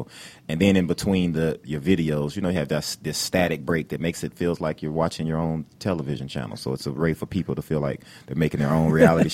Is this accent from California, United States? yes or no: no; Memphis, Tennessee, United States; moved away; also born or lived in New York; I'm actually from Memphis, Tennessee.